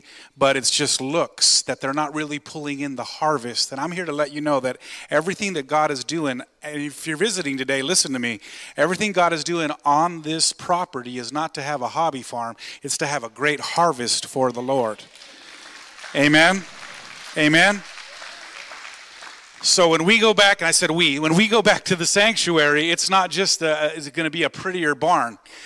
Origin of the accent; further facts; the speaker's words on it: Washington, United States; I grew up in Washington State in farm country, and there was no such thing as a barn that was just there for decoration.